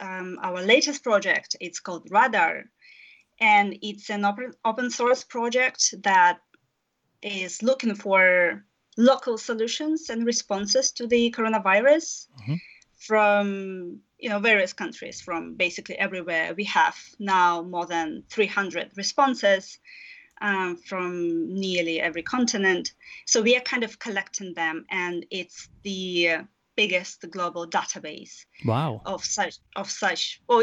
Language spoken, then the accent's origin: English; Belarus; I'm from Belarus and I'm actually based in the country at the moment.